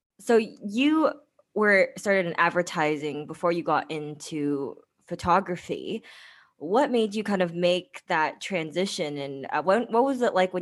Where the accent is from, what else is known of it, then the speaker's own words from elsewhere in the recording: Toronto, Ontario, Canada; growing up in North America and around the Toronto area